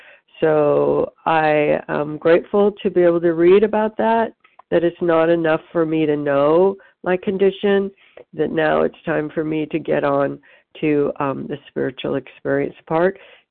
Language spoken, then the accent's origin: English; California, United States; I'm from Orange County, California.